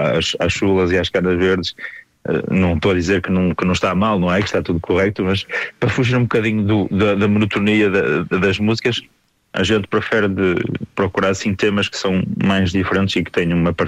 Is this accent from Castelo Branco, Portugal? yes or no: no; Castelo de Neiva, Viana do Castelo, Portugal; do Alto Minho, mais da região da zona costeira, de onde eu sou natural, que é de Castelo de Neiva.